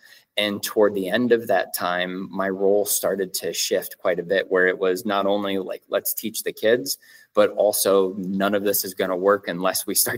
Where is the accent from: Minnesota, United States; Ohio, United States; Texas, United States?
Ohio, United States; Canton; I was born and raised here in Canton. I went to Perry High School. I went to Ohio State for college